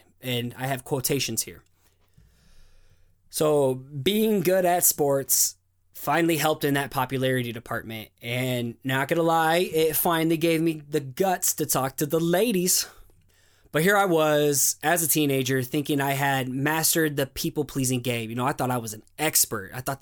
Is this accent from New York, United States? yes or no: no; Waterloo, Iowa, United States; Being born in Waterloo, Iowa didn't help my self-esteem either. So my hometown doesn't get the best rap, as there is a lot of drugs, gang violence, and crime in my area.